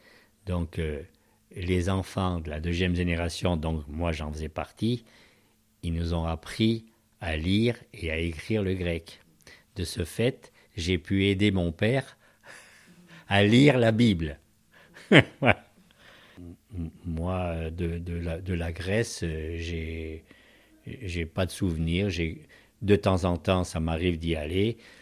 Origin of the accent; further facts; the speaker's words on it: France; je suis pas grec, je suis français.